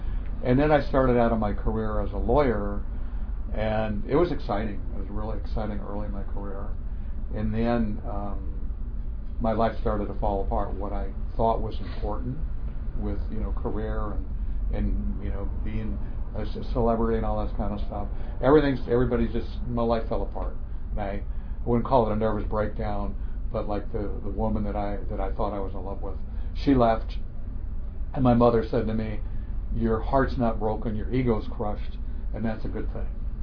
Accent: San Francisco, California, United States; Way back when, I grew up in San Francisco. I was going to be a dentist.

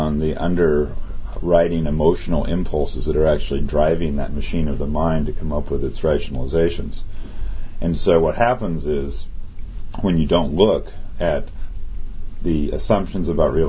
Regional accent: California, United States; And he knew I was from Northern California, and it was a respectful conversation.

